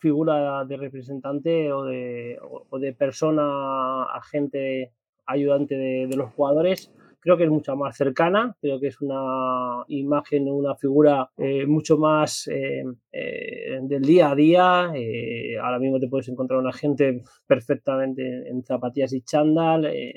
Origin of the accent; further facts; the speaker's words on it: Madrid, Community of Madrid, Spain; soy entrenador nacional UEFA Pro, soy madrileño de nacimiento y de adopción, de todo. Vivo y hago toda mi vida aquí desde el centro